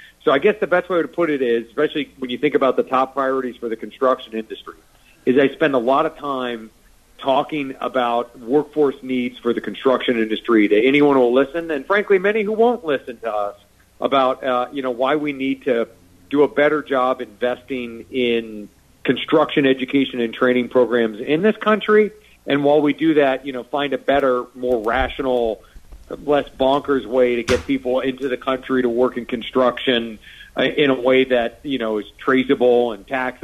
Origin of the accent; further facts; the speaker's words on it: Stuart, Florida, United States; I grew up in Stuart. My mom now lives in Fort Pierce